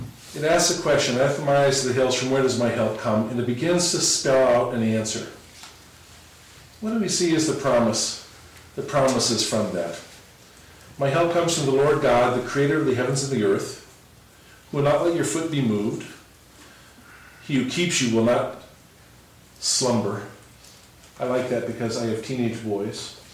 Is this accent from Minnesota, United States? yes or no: no; Arizona, United States; I grew up in Arizona. And one of the coolest things in Arizona is the mesquite tree.